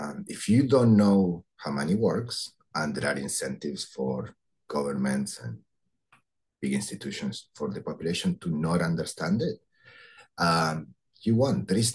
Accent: Argentina; I grew up in South America. I was born in Argentina, and I lived broken money.

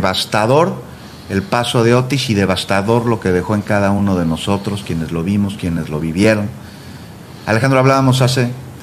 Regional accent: Mexico; como mexicanos

